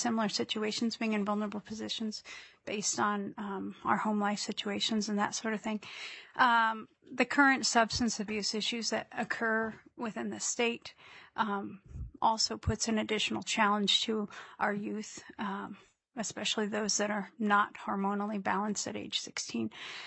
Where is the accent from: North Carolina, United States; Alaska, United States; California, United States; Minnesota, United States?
Alaska, United States; Juneau; also born or lived in Ketchikan; I was born in Ketchikan, raised in Juneau.